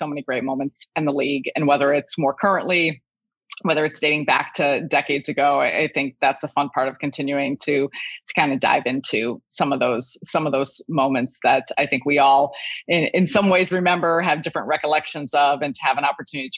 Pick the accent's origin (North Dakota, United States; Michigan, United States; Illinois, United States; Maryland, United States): Illinois, United States; Chicago; I think I'm born and raised in Chicago